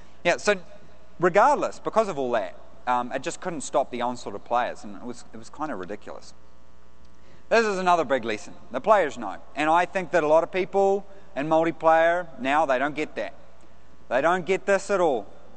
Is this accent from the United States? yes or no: no; New Zealand; I'm from New Zealand. Give me a break.